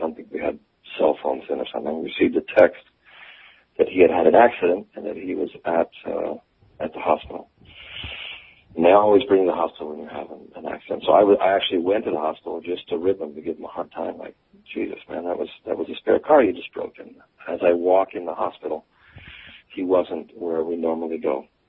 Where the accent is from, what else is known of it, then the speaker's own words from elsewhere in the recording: Italy; also born or lived in Arizona, United States / Australia; I was raised, my family, I was born in Arizona. Both my parents are American, and they decided to go live elsewhere. From 4 to 5, I think I was in Australia, and then I was raised in Italy.